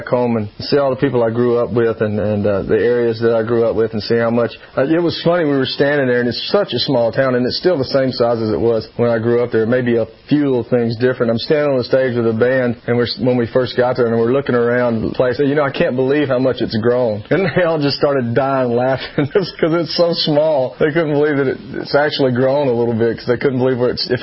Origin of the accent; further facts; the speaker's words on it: Louisiana, United States; You know, I grew up in Louisiana, and, you know, that's about as country as you can get.